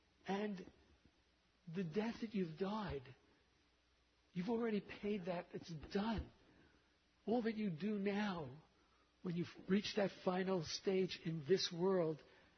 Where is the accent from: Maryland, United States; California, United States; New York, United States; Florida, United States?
New York, United States; Bronx; I had spent my whole youth as a kid growing up in the Bronx fighting.